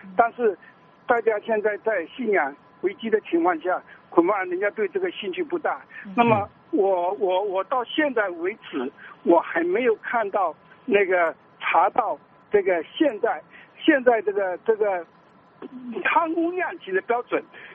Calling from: Fuzhou, Fujian, China; 对，你好，我是福州的

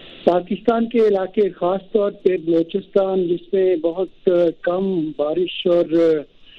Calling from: Neelum Valley, Azad Kashmir, Pakistan; وادی نیلم سے عرض کر رہا ہوں.

